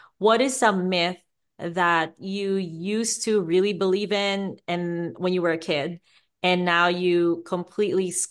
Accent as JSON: {"language": "English", "country": "Philippines", "said": "I'm Asian, I'm Filipino, we're Catholics."}